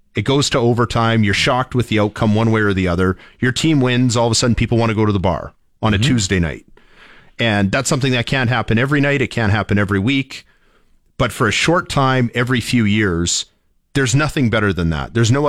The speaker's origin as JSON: {"language": "English", "town": "Kipling", "region": "Saskatchewan", "country": "Canada", "tie": "born or raised there", "said": "See, I grew up in a small town where we had senior hockey."}